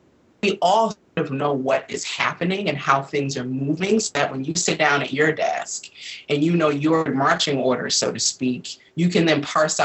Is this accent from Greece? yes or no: no; Milwaukee, Wisconsin, United States; growing up in Milwaukee, where I'm originally from, New York City was like Emerald City to me.